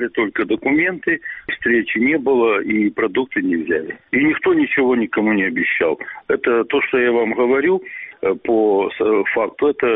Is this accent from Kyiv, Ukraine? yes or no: no; Rainovka, Zaporizhzhia Oblast, Ukraine; born there; Но как по мне, я что родился в Райновке и знаю все вот эти